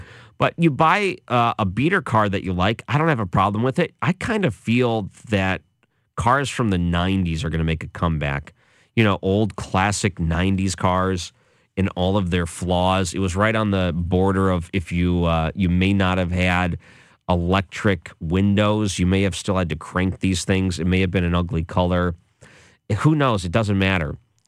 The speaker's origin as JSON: {"language": "English", "town": "Detroit", "region": "Michigan", "country": "United States", "tie": "born or raised there", "said": "But all those great memories I had growing up in Detroit, that was my home team, man."}